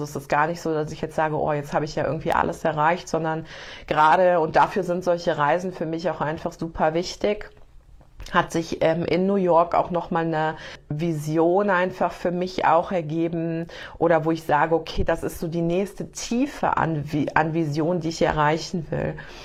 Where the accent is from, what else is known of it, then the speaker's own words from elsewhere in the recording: North Rhine-Westphalia, Germany; bei uns im Ruhrpott und im Rheinland ist das ganz normal